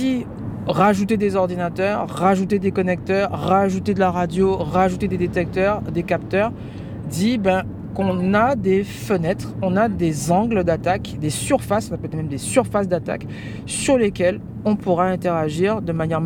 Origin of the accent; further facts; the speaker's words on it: Guadeloupe; parce que je suis Guadeloupéen.